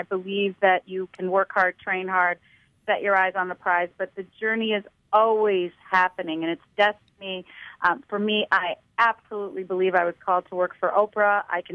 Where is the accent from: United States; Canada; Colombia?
Canada; We're from Canada, I will tell you that.